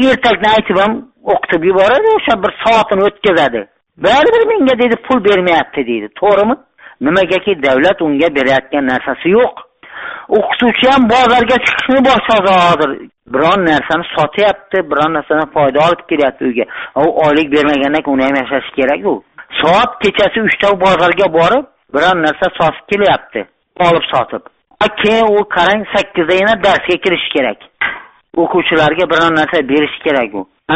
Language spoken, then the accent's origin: Uzbek; Khorezm Region, Uzbekistan; now in Bogdanovich, Russia; Xorazmdanmiz. Rossiyani Sverdlovsk viloyatini Bogdanovich shahrida ishlayapmiz.